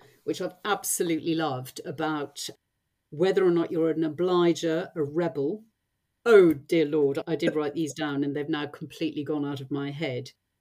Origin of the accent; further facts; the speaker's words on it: South Africa; As a South African, I'm very direct.